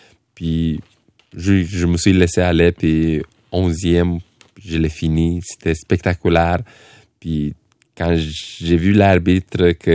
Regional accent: Romania; French is a second language; now in Canada; j'arrivais ici, je ne parlais pas français ni anglais. Un jeune boxeur de la Roumanie. Puis le Québec m'a adopté aussi rapidement.

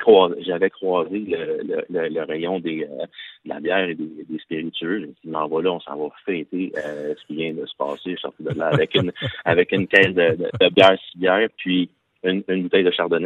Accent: Canada; je suis Canadien

